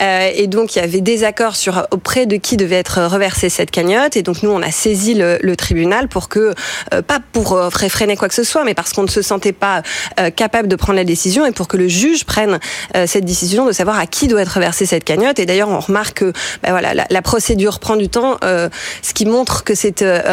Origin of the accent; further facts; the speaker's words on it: France; je crois qu'en tant que Français, on est inquiet et on s'interroge pour notre pays.